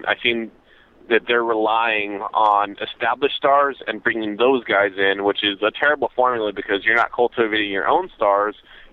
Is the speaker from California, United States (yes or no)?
yes; California, United States; I'm from the Bay Area, so I've been following the organization since they came up.